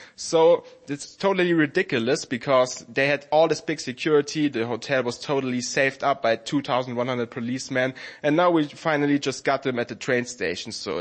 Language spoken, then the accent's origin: English; Germany; He's famous in Austria. I'm from Germany.